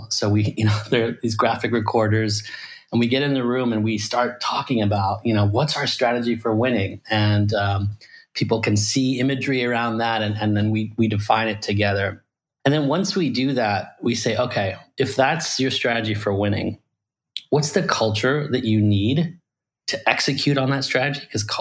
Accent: Iran; also born or lived in Paris / Louisiana; now in United States; I'm from Iran originally. I was, but I lived all over the world. I lived in Paris for a while. And while I was in Paris, a big revolution happened in our country. And we kind of fled and came to the US. And so I went straight from Paris to a rural town in Louisiana

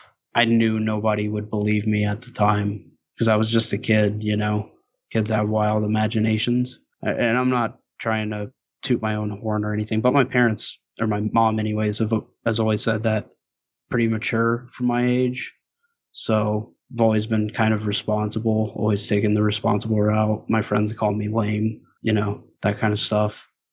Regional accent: Okeechobee, Florida, United States; This happened in the backyard of my parents' home in my hometown, Okeechobee, Florida. It was a small town, nothing too crazy, nothing too busy.

